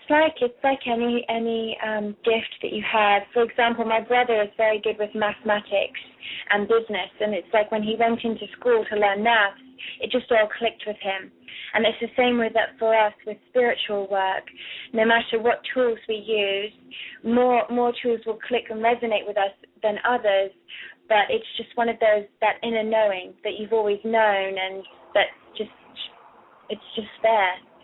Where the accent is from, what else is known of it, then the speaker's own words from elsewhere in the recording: South East England, United Kingdom; born there; moved away; also born or lived in Cornwall, England / Florida, United States; I was born in Kent. In London, and I went to boarding school in Cornwall, which is the southwest of England. And then in 93, we moved to Florida. And then I lived in Colorado, Chicago, New York, San Fran